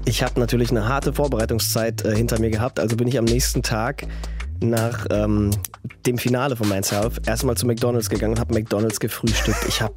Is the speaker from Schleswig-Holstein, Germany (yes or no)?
no; Recklinghausen, North Rhine-Westphalia, Germany; born there; now in Oer-Erkenschwick, Germany; ich wohne wirklich nur übergangsweise in Oer-Erkenschwick. Ich bin geboren in Recklinghausen.